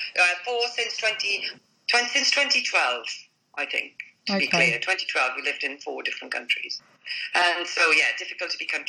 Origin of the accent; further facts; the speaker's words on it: United Kingdom; Because we are still British citizens.